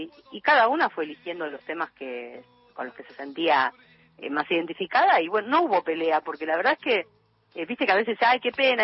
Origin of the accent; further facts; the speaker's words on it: Argentina; para nosotros como argentinos